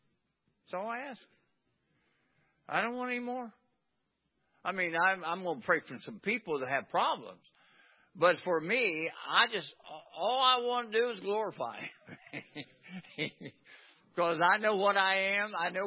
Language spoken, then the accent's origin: English; West Virginia, United States; I'm from West Virginia. And I was out in the woods of West Virginia